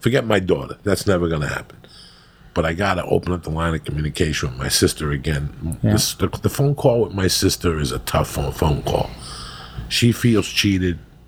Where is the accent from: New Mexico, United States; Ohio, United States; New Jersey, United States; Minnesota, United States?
New Jersey, United States; This family I grew up with in Jersey, I got to call them soon.